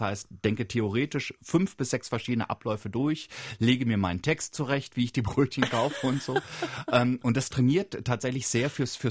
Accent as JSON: {"language": "German", "town": "Evershorst", "region": "Lower Saxony", "country": "Germany", "tie": "born there", "said": "Und eins war, dass ich halt meinen Geburtsort umgestellt habe, eben Evershorst"}